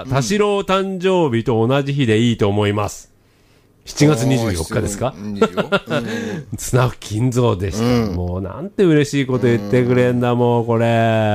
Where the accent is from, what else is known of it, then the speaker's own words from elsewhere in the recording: Yokosuka, Kanagawa, Japan; もともと港町横須賀で生まれ育った私が何かこうね、港町について何か歌いたいと思って作ったやつで